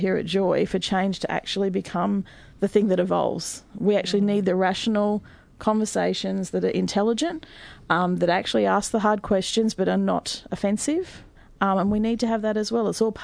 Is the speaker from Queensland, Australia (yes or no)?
yes; Cairns, Queensland, Australia; I grew up very poor in Cairns